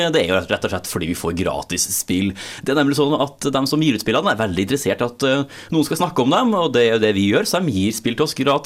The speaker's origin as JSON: {"language": "Norwegian", "region": "Trøndelag", "country": "Norway", "said": "Ja, da får vi begge to trøndere og kjenner hverandre godt."}